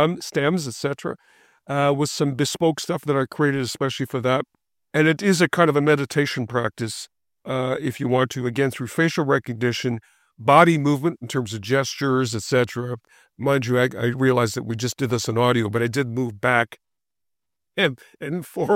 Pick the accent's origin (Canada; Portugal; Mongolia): Canada; Sudbury, Ontario; where both you and I grew up in Northeastern Ontario. You being from North Bay, Claude, or the area, and me from Sudbury